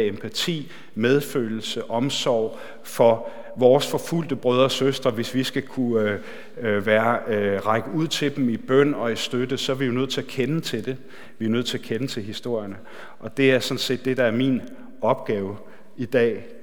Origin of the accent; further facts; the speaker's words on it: Capital Region of Denmark, Denmark; og jeg er født og opvokset på Bornholm